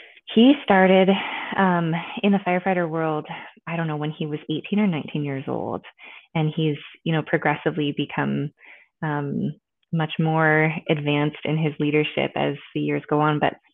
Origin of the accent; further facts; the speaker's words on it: Washington, United States; So I grew up on the Olympic Peninsula. So if you look at the state of Washington, you have that Olympic Peninsula off to the far west.